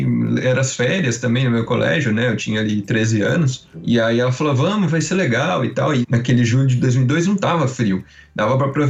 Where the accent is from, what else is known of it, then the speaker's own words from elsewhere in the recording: Piracicaba, São Paulo, Brazil; Eu morava no interior de São Paulo. É, eu sou de Piracicaba, né? Que fica, tipo, umas 4, 5 horas do litoral.